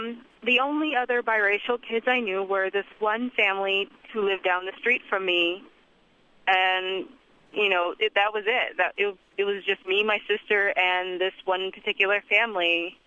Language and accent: English; Detroit, Michigan, United States; And that's just because of how and where I was raised. I was raised in Detroit and I was raised around blacks.